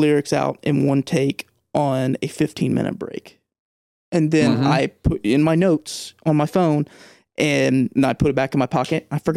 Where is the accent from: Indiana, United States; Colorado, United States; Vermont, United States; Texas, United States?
Indiana, United States; Evansville; Evansville, Indiana.